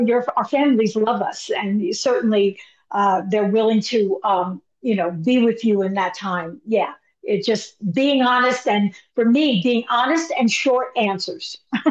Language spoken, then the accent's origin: English; New York, United States; I grew up in New York and like plop on the sauce and go lasagna and that.